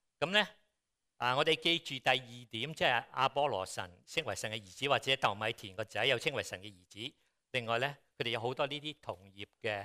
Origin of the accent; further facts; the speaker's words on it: China; 我哋中國人都係有啲咁嘅習慣嘅